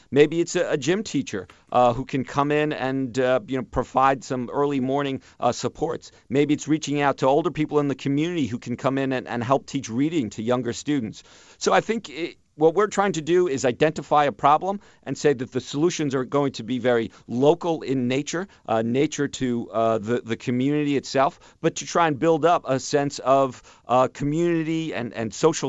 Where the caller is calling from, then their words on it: Washington, District of Columbia, United States; I'm calling here from Washington, D.C.